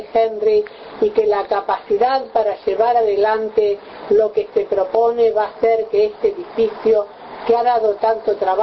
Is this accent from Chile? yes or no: no; Uruguay; un orgullo como uruguaya